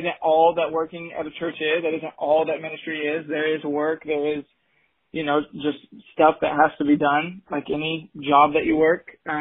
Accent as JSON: {"language": "English", "town": "Dallas", "region": "Texas", "country": "United States", "tie": "born or raised there", "said": "I live in the Dallas area. That's where I'm from. Grew up here in Dallas."}